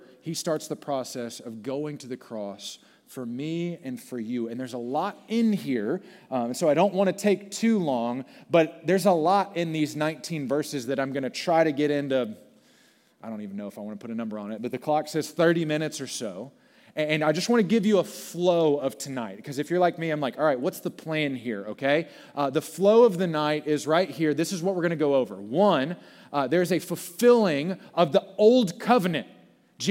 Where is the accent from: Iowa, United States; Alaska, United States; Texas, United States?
Texas, United States; Beaumont; Okay, so I've been in Houston for 4 years, but I grew up in Beaumont.